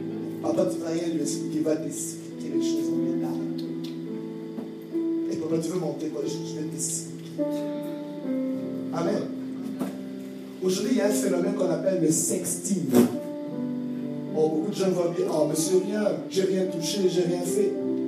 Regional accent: DR Congo; mon pays d'origine qui est le Congo, où l'espérance de vie des hommes est à 45 ans

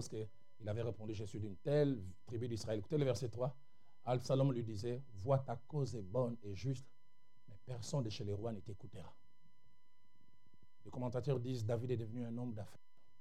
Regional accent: Lausanne, Vaud, Switzerland; Comme un tout petit garçon aimant Dieu. J'allais souvent à l'église là-bas en à pied. J'ai quitté chez nous à Lausanne.

